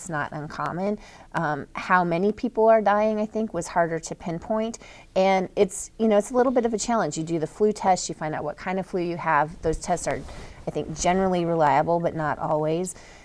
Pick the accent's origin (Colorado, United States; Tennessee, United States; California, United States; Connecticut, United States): Colorado, United States; I'm from Colorado, so I've been back for some family visits